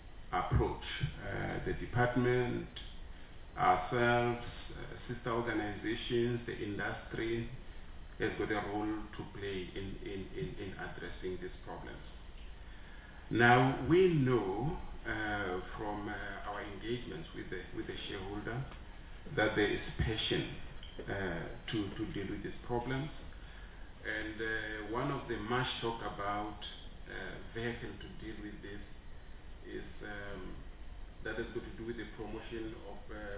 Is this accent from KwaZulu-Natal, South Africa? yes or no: no; Limpopo, South Africa; I come from Limpopo. Drones in the form of brooms are very common.